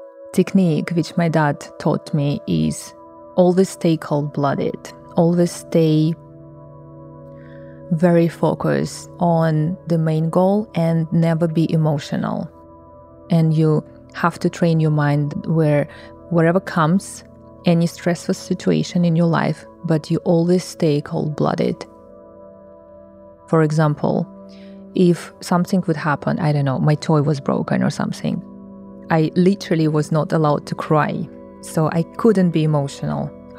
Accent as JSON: {"language": "English", "country": "Kazakhstan", "tie": "born there", "second_language": "English", "said": "I was born in Soviet Union, in USSR, the country which doesn't exist anymore. My parents coming from Central Asia. According to my DNA, I don't have any Russian blood inside of me. But Kazakhstan was part of USSR."}